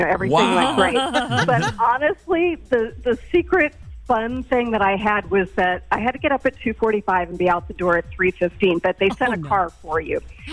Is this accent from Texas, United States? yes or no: yes; Lubbock, Texas, United States; also born or lived in Columbus, United States; Well, I was born in Columbus, Ohio, but I know nothing about it. My dad was in the Air Force, so we moved a lot. He was a pilot, and so we didn't really settle. We moved a lot. We settled when I went to high school in Lubbock, Texas.